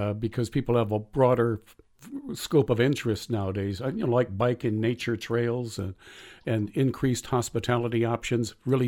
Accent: Detroit Lakes, Minnesota, United States; seems to me that a lot of the traditional hunting and fishing activities that I grew up with, and I'm from Detroit Lakes originally, have diminished over the years.

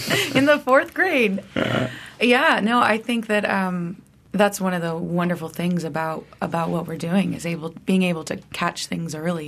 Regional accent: Tallahassee, Florida, United States; You know, I am from Tallahassee, and so I would go and drive by.

